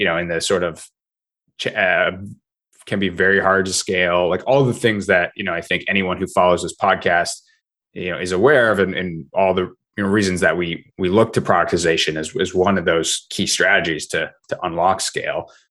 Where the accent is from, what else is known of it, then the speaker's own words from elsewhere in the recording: Vermont, United States; I grew up in Vermont, so I was a big snowboarder